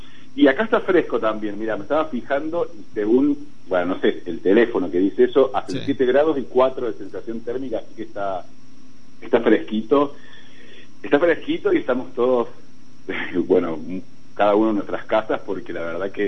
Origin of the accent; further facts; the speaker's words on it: Achiras, Córdoba, Argentina; viví toda mi infancia hasta los 10 años en Achiras, porque mi papá y mi mamá, mi papá es de Quilmes y mi mamá de Junín